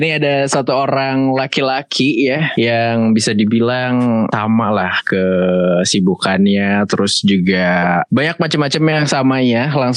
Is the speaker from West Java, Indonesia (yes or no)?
yes; Cimahi, West Java, Indonesia; also born or lived in Bandung; dari TK, SD, SMP itu di Cimahi. Terus waktu SMA, gue memutuskan buat sekolah di Bandung